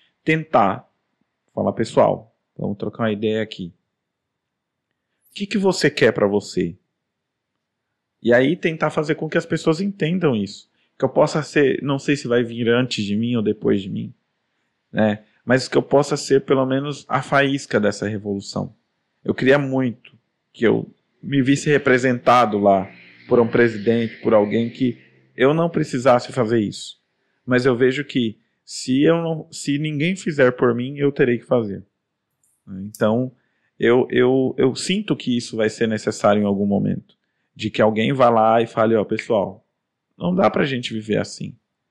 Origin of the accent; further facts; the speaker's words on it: Brazil; porque eu sei que eu sou brasileiro também, né?